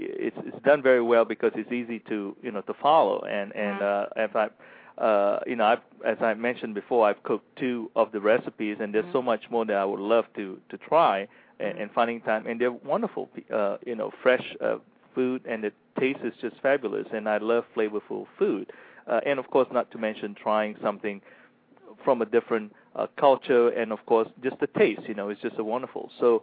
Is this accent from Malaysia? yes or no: yes; Malaysia; when I grew up in Malaysia, that's how my mom was. We have our own chickens and come with eggs.